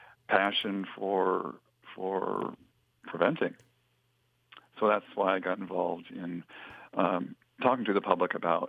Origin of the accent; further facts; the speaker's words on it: Seattle, Washington, United States; I grew up in Seattle and snow was always better than rain.